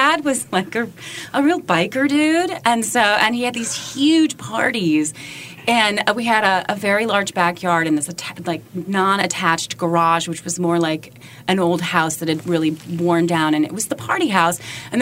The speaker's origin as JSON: {"language": "English", "town": "Milwaukee", "region": "Wisconsin", "country": "United States", "tie": "born or raised there", "also_born_or_lived": "South Dakota", "moved": "as an adult", "said": "I was born in South Dakota, and at the age of five, when I was five, we moved to Milwaukee, Wisconsin, and I stayed there until I was 18, and then I had to get out of Dodge."}